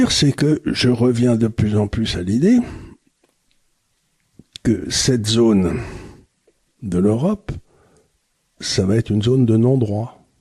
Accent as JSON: {"language": "French", "country": "France", "said": "on a un coup de peau en tant que Français"}